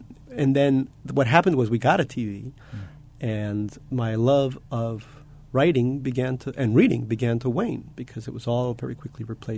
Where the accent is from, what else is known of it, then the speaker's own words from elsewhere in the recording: Russia; I started to write very much about growing up in Russia